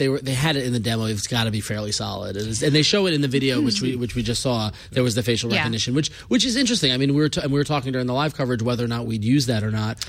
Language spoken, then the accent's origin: English; New York, United States; accent: Long Island; you can tell I'm tired because my Long Island accent's gone and I just got back from New York.